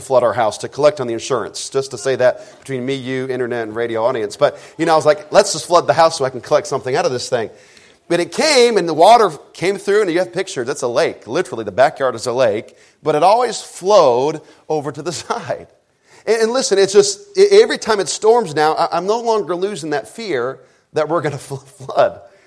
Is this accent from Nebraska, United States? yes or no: yes; Nebraska, United States; I'm from Nebraska, it happens all the time.